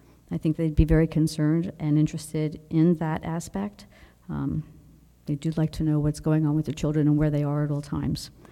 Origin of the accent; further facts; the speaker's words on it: Stewartsville, New Jersey, United States; I'm actually from Stuartsville, Greenwich Township, but I am a taxpayer in New Jersey